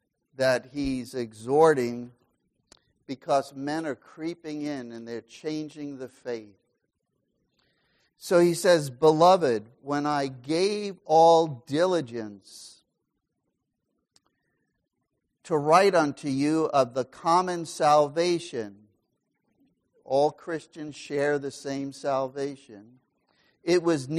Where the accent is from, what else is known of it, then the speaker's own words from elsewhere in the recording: New York, United States; now in Portland, United States; This was another thing that was hard for me when I came from New York to out here is how politically correct the thinking is on the West Coast.